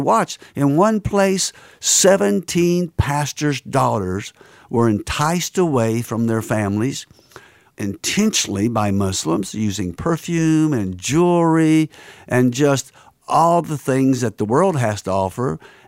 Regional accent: the South, United States; accent: Southern; guess where I'm from? I'm from the South. I bet you couldn't tell by my accent.

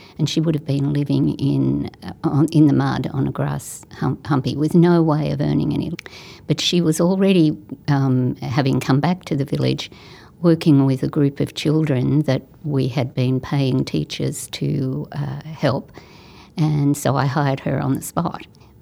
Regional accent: Australia; Well, first of all, just as an Australian getting in, sometimes people say to me, I'd love to come with you.

